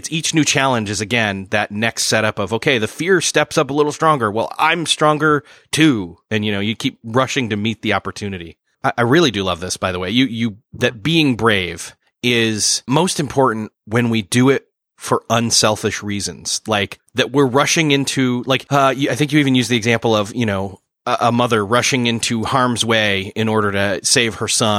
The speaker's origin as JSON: {"language": "English", "town": "Rochester", "region": "New York", "country": "United States", "tie": "born or raised there", "said": "My hometown is Rochester, New York, the home of Kodak."}